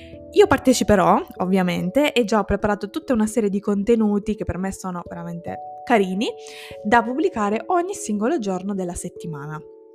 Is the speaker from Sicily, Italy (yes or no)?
yes; Sicily, Italy; accent: Sicilian; io sono bilingue come tantissimi altri di voi che magari non se ne rendono conto, perché in casa ho sempre parlato sia italiano che siciliano dalla nascita